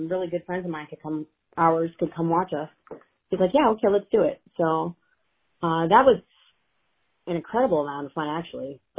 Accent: Ohio, United States; And I live in Ohio. I'm from Ohio. I've been here my whole life.

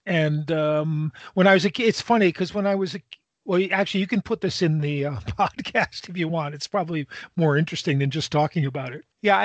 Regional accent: Connecticut, United States; growing up in New England, the Patriots were never my team.

